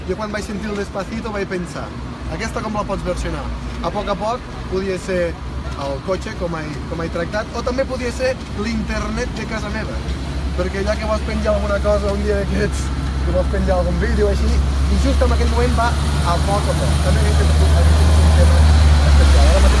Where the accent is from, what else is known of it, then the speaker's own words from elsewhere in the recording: Pons, Catalonia, Spain; sóc de Pons, bonica població del Ponent català, de l'àrea del Mig Segre.